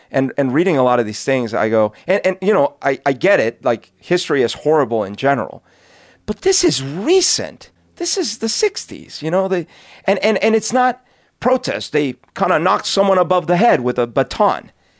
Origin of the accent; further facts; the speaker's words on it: Bogotá, Colombia; English is a second language; now in United States; growing up in Bogota, I always idolized the U.S., because all I saw was like the little 80s window.